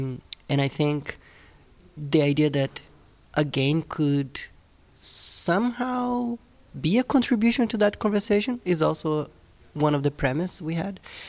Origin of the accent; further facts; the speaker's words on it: Brazil; English is a second language; I'm originally from Brazil, so I did a lot of editing for documentaries that went to the public broadcast in Brazil.